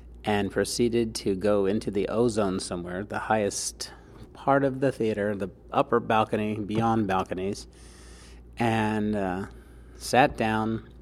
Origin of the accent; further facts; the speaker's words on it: Detroit, Michigan, United States; I believe I was in 10th grade, and I'm originally from the Detroit area.